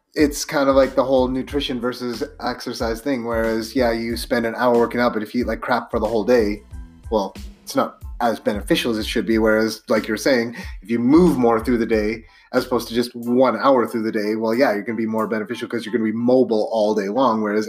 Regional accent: Fort McMurray, Alberta, Canada; I grew up in Fort McMurray, and basically every class for gym almost always was floor hockey.

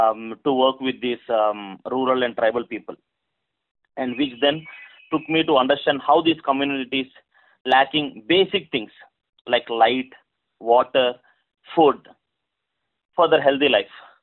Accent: Visakhapatnam, Andhra Pradesh, India; English is a second language; now in Hyderabad, India; I'm basically from Visakhapatnam, Andhra Pradesh, and settled in Hyderabad.

